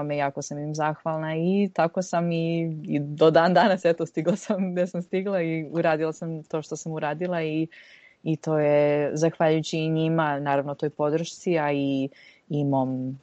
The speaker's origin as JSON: {"language": "Serbian", "town": "Toronto", "region": "Ontario", "country": "Canada", "tie": "born or raised there", "said": "išla sam na takozvani UFT, na University of Toronto, i to je bilo prirodno jer sam odrasla, rođena sam u Torontu."}